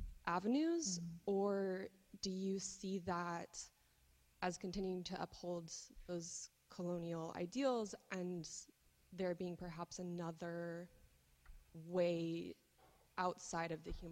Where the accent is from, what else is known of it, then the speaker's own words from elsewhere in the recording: United States; I am from the United States, and I am in the Gender Policy and Inequality Master's Program.